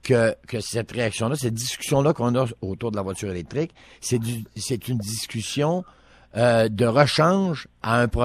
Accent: Quebec, Canada; par chez nous, au Saguenay-Saint-Jean

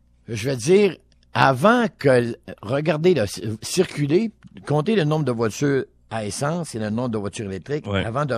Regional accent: Quebec, Canada; par chez nous, au Saguenay-Saint-Jean

